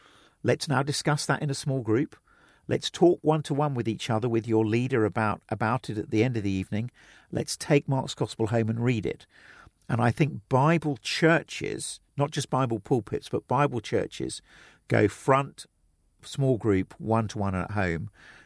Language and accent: English; England, United Kingdom; but I'm an English public school boy, so what do you expect?